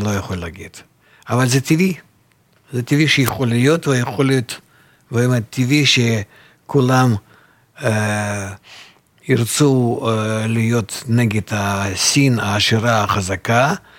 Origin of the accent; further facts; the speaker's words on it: Russia; moved away as an adult; now in Israel; גם כן הגעתי מרוסיה בגיל 30, והייתי חי שם, ואני הבנתי והרגשתי עד כמה שהמשטר יכול להיות חזק ומועיל במקרים מסוימים.